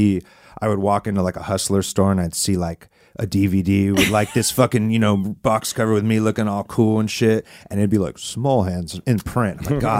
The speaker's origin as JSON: {"language": "English", "town": "San Diego", "region": "California", "country": "United States", "tie": "born or raised there", "said": "growing up in San Diego, I had some friends, and we were in like a hip-hop group."}